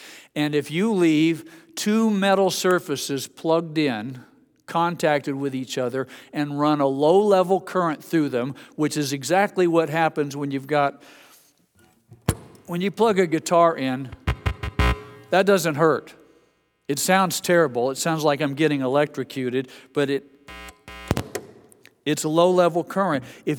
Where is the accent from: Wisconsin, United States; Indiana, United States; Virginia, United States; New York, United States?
Indiana, United States; born there; I'm all for basketball. I was born in Indiana.